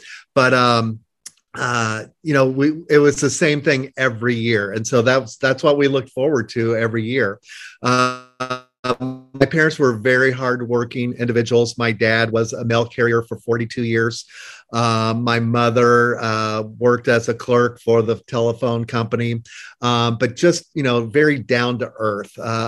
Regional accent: Illinois, United States; Oh, I grew up in the Midwest. I grew up in a small town in central Illinois.

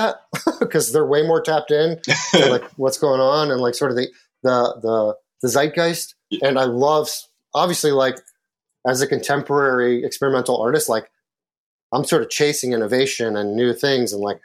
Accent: Midwest, United States; I was born in the Midwest and grew up there.

